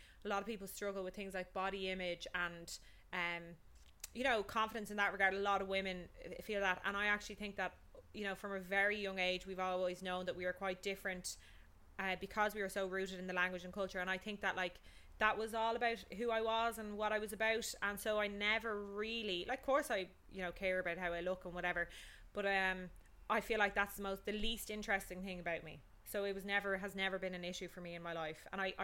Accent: Ireland; a part of us that we feel really ashamed of as Irish people.

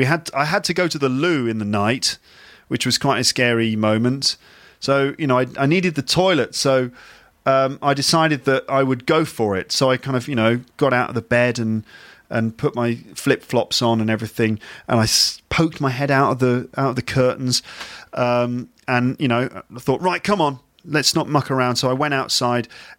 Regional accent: London, United Kingdom; accent: London; So I imagine that any bear meeting me as an Englishman and hearing my London accent wouldn't be that friendly, you know?

